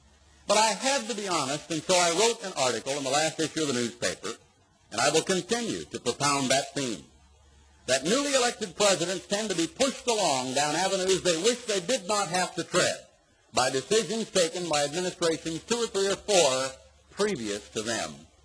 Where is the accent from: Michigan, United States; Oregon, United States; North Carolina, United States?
Oregon, United States; Now, when I say I'm an American, I grew up in Oregon, and I learned my history and geography by reading the war news, reading war maps